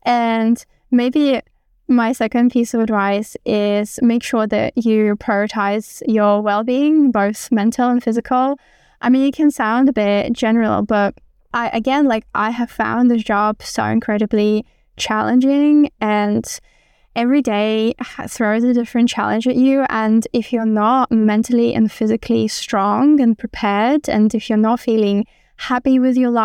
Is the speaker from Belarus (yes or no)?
yes; Belarus; English is a second language; I'm originally from Belarus, and I'm not sure how much you know about Belarus, but it's like a second world country and there's not much going on.